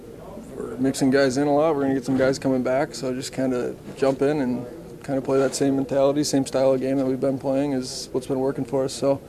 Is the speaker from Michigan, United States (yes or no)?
yes; Detroit, Michigan, United States; I grew up in Detroit, he reminds me a lot of Lindstrom